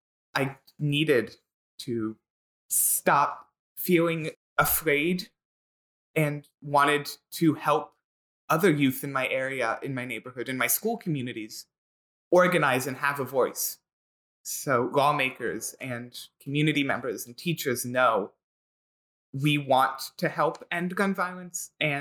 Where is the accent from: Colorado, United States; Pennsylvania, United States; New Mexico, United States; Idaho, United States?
Pennsylvania, United States; Philadelphia; Yeah, I grew up and live in Philadelphia in like a neighborhood on the verge of gun violence.